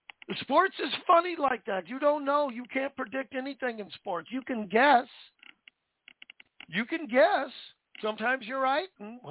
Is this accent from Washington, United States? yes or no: yes; Seattle, Washington, United States; Talk about my hometown, Seattle.